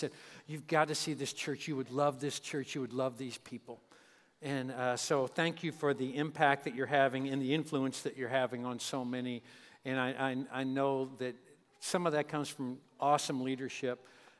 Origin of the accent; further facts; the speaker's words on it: Kentucky, United States; as Chuck just said, I am from Kentucky, and Kentucky is a little different than California.